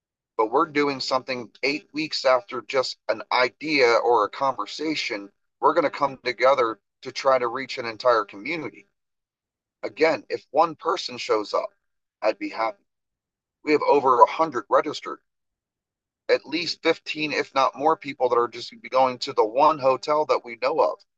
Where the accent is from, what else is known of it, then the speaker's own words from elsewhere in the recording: New Jersey, United States; I'm from New Jersey. We've got all different states.